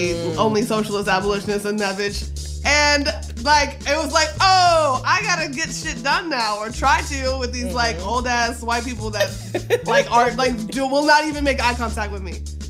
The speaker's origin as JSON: {"language": "English", "region": "the South", "country": "United States", "said": "Nah, I'm from the South, baby."}